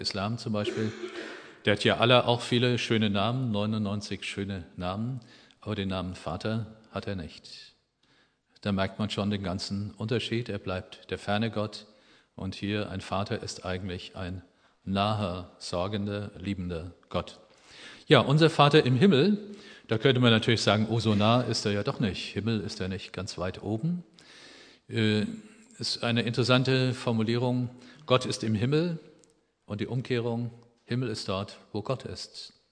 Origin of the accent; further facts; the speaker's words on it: Germany; Ich bin Deutscher hier